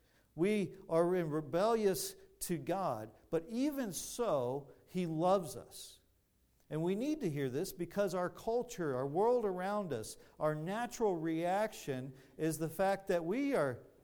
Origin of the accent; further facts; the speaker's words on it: Texas, United States; I'm a Republican, right? I'm Baptist. I'm American. I'm from Texas.